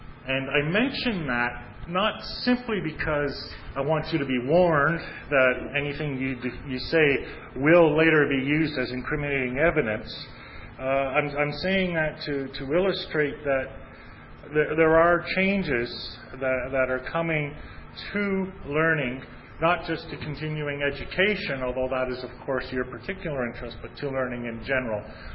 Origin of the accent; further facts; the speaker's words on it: Moncton, New Brunswick, Canada; I'm from Moncton, New Brunswick